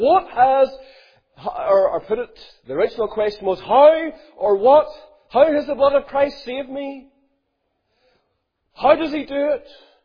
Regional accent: Ballymena, Northern Ireland, United Kingdom; I'm from Ballymena.

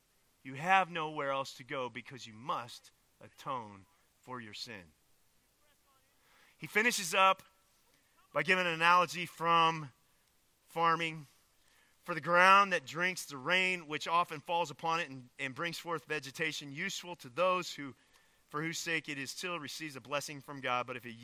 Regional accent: Indiana, United States; I come from Indiana, out on the east.

